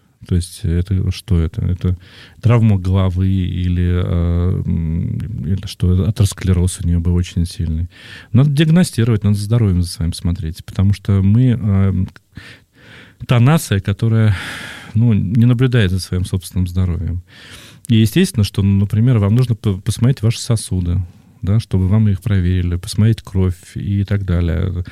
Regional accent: Samara Oblast, Russia; born there; она отвезла ее, где я родился, там, в Самарскую область

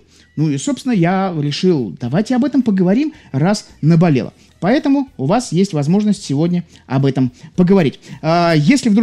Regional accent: Odesa, Odesa Oblast, Ukraine; в силу того, что я одессит, я могу общаться с собой 20 минут спокойно

